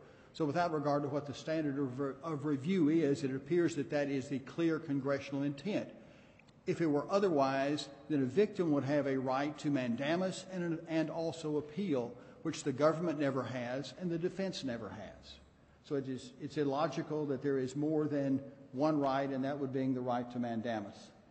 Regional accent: Tyler, Texas, United States; I'm a lawyer from Tyler, Texas

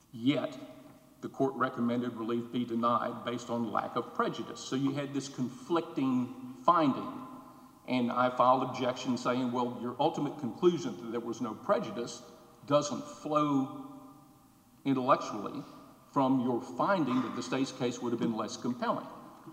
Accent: Houston, Texas, United States; from Houston.

